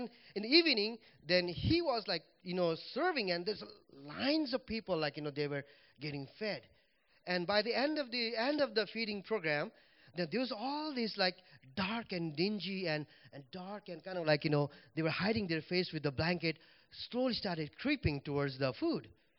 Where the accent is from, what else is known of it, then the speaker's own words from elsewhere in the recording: Nepal; English is a second language; And when I came from Nepal, you know, Brand Cree was my small group leader.